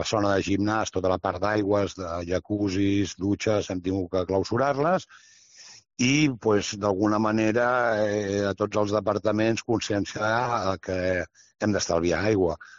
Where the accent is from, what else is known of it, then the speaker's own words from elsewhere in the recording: Barcelona, Catalonia, Spain; now in Girona province, Spain; Soc gironí d'adopció, perquè porto indirectament visquent a la província més de 30 anys. La meva família, part de la meva família, viuen aquí. Llavors, jo vaig, ja fa molts anys que estic aquí, jo d'alguna manera sóc, ja et dic, gironí d'adopció, encara que sóc barceloní